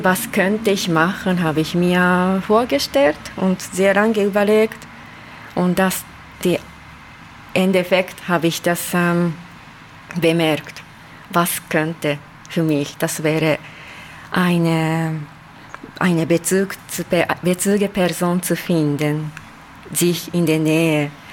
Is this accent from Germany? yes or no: no; Osaka, Japan; Osaka. Ich bin in Osaka geboren und aufgewachsen.